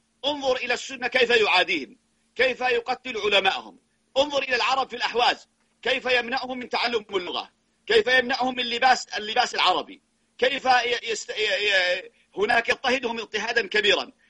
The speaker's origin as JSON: {"language": "Arabic", "country": "Yemen", "said": "عندنا في اليمن"}